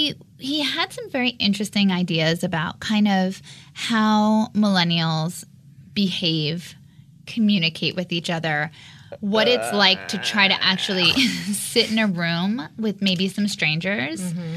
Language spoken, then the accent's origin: English; New York, United States; I mean, I was thinking about how when I was in middle school, I'm from Long Island, we went to the mall.